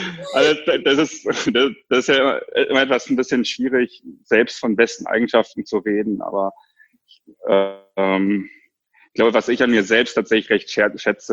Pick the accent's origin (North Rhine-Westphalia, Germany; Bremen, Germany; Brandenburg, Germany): Bremen, Germany; also born or lived in China; Ich komme aus Bremen. Also ich bin gebürtiger Chinese, aber schon seitdem ich denken kann in Bremen. Und ich bin 33 Jahre alt.